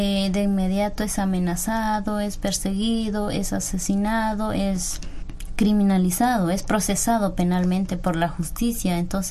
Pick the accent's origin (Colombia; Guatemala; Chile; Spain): Guatemala; San Miguel Ixtahuacán, San Marcos; yo también vengo de San Miguel Ixtahuacán, un pueblo Mayamam que vivimos en los pueblos indígenas.